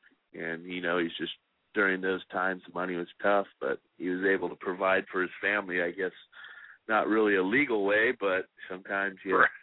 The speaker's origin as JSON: {"language": "English", "region": "California", "country": "United States", "said": "No, I'm not. I'm from California."}